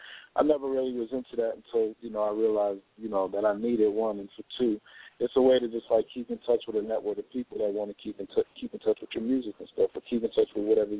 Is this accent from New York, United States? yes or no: yes; New York City, New York, United States; 43 years, I guess you could say, ago when I was born, and my grandfather, my mom, you know, I'm from the Bronx.